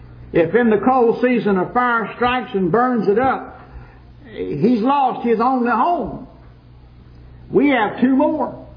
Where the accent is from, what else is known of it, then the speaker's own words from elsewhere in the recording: Houston, Texas, United States; also born or lived in Angleton; I was born in Angleton, lived there a few months, I guess. Don't remember that. Spent the rest of my life in Houston.